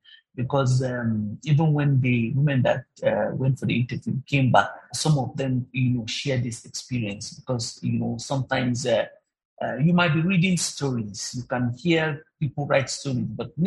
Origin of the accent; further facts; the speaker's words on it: Nigeria; Because what is it that works for us as Nigerian women workers?